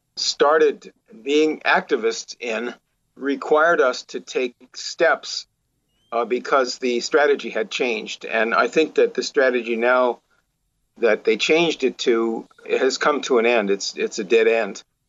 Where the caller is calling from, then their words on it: Virginia, United States; I'm in Virginia, USA. I'm an American historian.